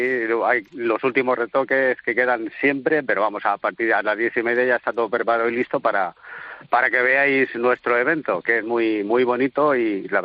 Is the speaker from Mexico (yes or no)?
no; Villarejo de Salvanés, Community of Madrid, Spain; pero vamos, la mayoría, el 98% somos de Villarejo.